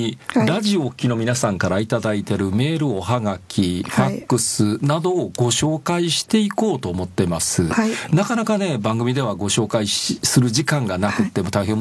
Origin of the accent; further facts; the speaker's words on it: Osaka, Japan; 私なんか大阪生まれの大阪育ちなんで、そのふるさとと言われるところがないんで